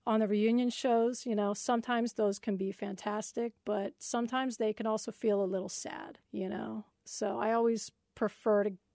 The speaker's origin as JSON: {"language": "English", "town": "DeLand", "region": "Florida", "country": "United States", "tie": "born or raised there", "also_born_or_lived": "Orange City", "said": "Yeah, I grew up in DeLand in Orange City."}